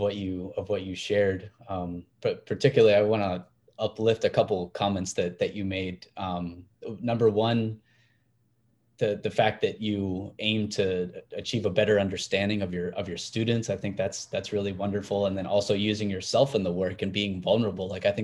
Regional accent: Mexico; now in United States; I'm from Mexico. I was undocumented. I'm DACA.

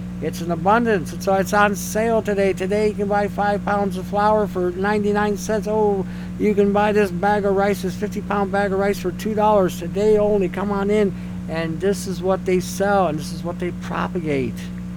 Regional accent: Detroit, Michigan, United States; where I grew up in Detroit for a young part of my life

